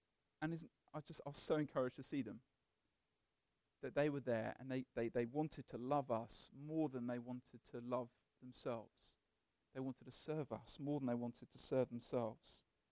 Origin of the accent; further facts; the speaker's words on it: United Kingdom; Father God, being British, I have this natural disposition to moaning, talking about the weather, talking about what's hard.